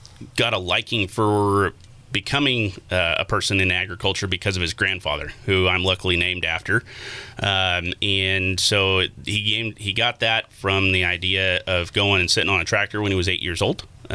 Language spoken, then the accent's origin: English; California, United States; I grew up here in Sonoma County. born in 89. My dad liked to tell me that I came into the world and ruined that harvest. Was born and raised here in Sonoma County.